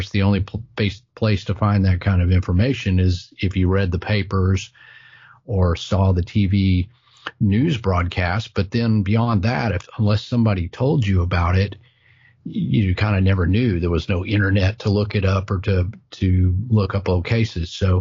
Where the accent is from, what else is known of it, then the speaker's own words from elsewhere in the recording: Fort Worth, Texas, United States; you know, I was born in Fort Worth and grew up in this general area. So it was just right there.